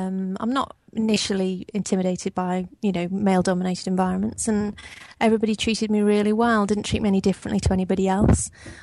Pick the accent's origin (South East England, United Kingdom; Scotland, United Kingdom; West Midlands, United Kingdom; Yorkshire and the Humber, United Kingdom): West Midlands, United Kingdom; Eccleshall; from Eccleshall in Staffordshire, and I'm doing the Level 2 Technical Certificate in Domestic Plumbing and Heating.